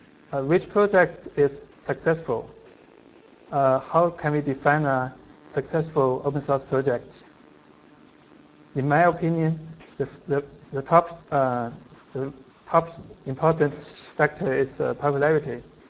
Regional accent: Beijing, China; I'm from Beijing, China.

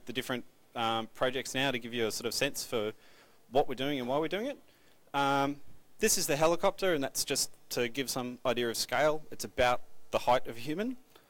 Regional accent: Queensland, Australia; I'm from Queensland.

